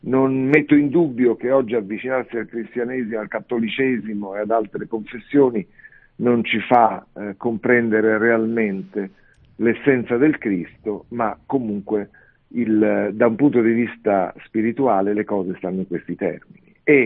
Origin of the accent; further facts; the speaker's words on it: Udine, Friuli-Venezia Giulia, Italy; also born or lived in Rome; Peccato che non posso parlare veneto come parlate voi, nonostante mio nonno fosse di Conegliano e io sia di Udine, quindi sono, però il mio accento dopo anni in giro per il mondo e soprattutto a Roma non ha più nessun tipo di legame con quello veneto.